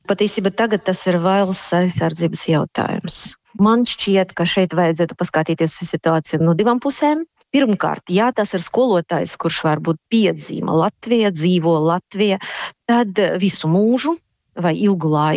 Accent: Russia; moved away as an adult; now in Latvia; kā es esmu opozicionāre, es aizbraucu no Krievijas politiskiem iemesliem dēļ, tāpēc, ka es negribēju un nevarēju dzīvot valsti, kur jau tajos laikos nebija vārda brīvība.

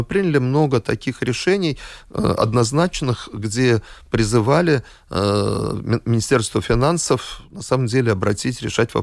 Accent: Riga, Latvia; Если мы говорим о моем родном городе Риге

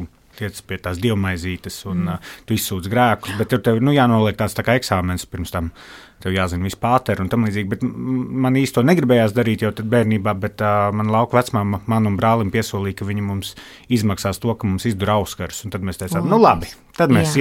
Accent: Cuba; Es esmu tautmeiti no Kubas.

